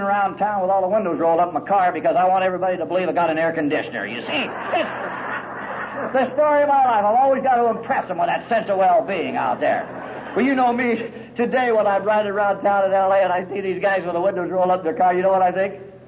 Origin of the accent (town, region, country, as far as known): Los Angeles, California, United States; born or raised there